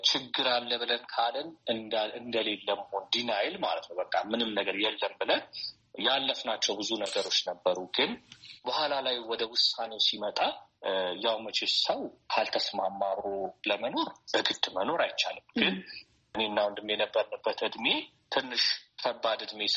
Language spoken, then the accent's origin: Amharic; Addis Ababa, Ethiopia; born there; የተወለድኩት በአዲስ አበባ ነው። ሃይስኩልም መጀመሪያ ሊሴ ገብረ ማርያም የፈረንሳይ ትምህርት ቤት ተማርኩት።